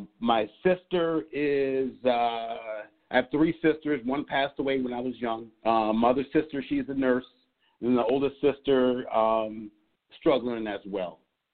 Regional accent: Minnesota, United States; Born and raised in Minnesota from a single mom, three brothers and three sisters.

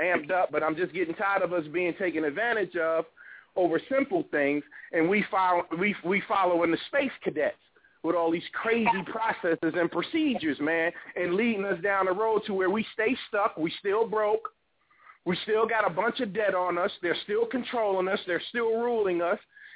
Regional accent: New York, United States; When I was growing up in New York, okay, if you had the new Pumas and Adidas was out with the checkerboard sneaker strings, y'all had that.

